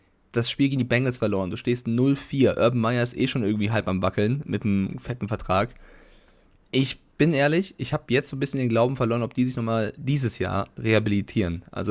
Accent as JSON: {"language": "German", "town": "Frankfurt", "region": "Hesse", "country": "Germany", "tie": "born there", "said": "Ich als Frankfurter, komme ja gebürtig aus Frankfurt"}